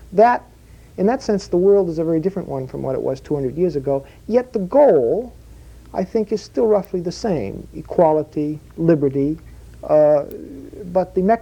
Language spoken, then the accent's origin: English; United States; Oh yes, of being an American.